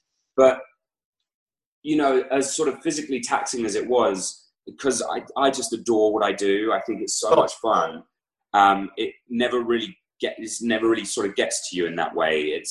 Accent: United Kingdom; I'm a British guy actor.

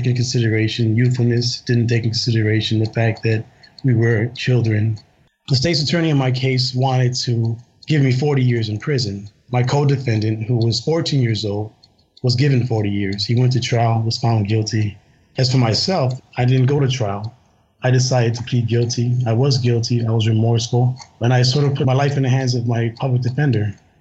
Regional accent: Chicago, Illinois, United States; Well, I was raised in the South Side of Chicago, in Back of the Yards.

